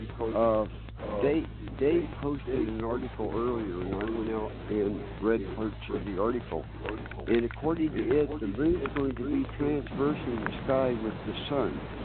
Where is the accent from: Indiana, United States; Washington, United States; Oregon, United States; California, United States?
Indiana, United States; Well, I'm from Southern Indiana, and I come to Florida to learn about these groups that were in Southern Indiana I never knew of.